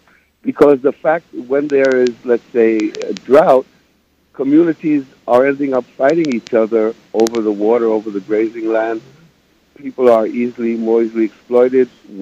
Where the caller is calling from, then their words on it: New York City, New York, United States; New York City, so the Upper West Side.